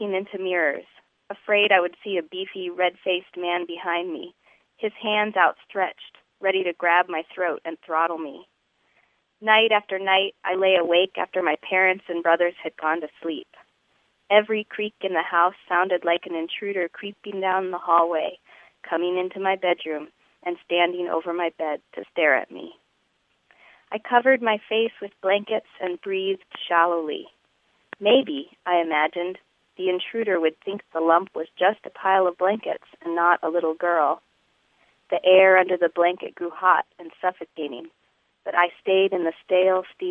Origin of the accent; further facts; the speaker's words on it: El Paso, Texas, United States; now in California, United States; I grew up in El Paso, and although I live in California now, I still consider El Paso home.